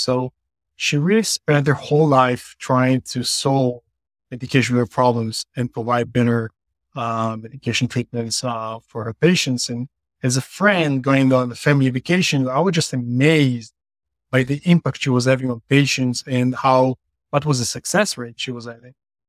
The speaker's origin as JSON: {"language": "English", "country": "Israel", "moved": "yes", "lives_now": "New Jersey, United States", "said": "Originally from Israel."}